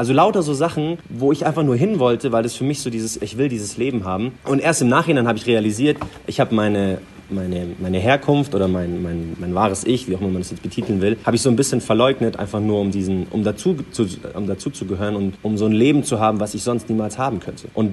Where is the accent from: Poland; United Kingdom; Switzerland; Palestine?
Palestine; wo kommen Sie denn eigentlich her? So, ja, Palästina, oh, Palästina.